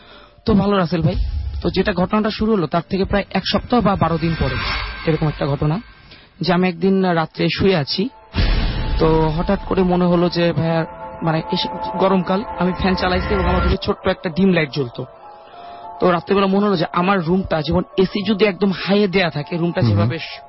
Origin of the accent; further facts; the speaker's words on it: Dhaka, Dhaka Division, Bangladesh; আমি ধানমন্ডি 15 থেকে আসছি।